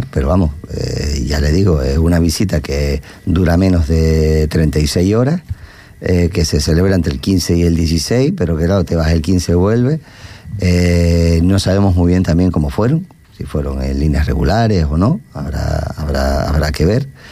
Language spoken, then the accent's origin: Spanish; Canary Islands, Spain; somos los que estamos más cerca, que somos los canarios.